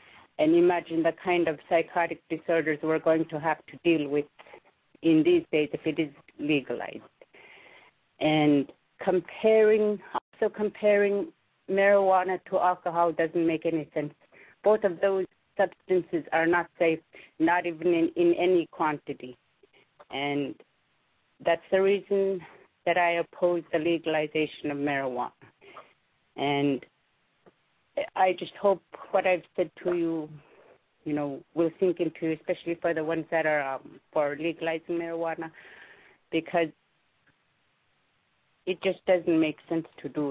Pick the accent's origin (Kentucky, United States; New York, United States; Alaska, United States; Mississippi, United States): Alaska, United States; Akiak; I'm from Akiak